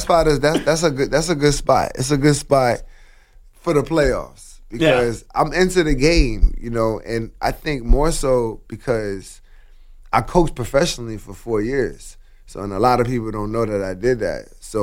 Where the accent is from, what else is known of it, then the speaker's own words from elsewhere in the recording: Brooklyn, New York, United States; I'm a New York City kid. I'm from Coney Island, Brooklyn.